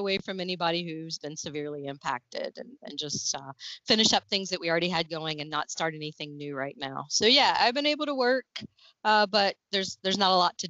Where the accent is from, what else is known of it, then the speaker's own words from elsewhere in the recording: Kentucky, United States; born there; now in Lexington, United States; I was born in Western Kentucky. I came to Lexington in 95 to go to UK, University of Kentucky, and okay. I've been here ever since.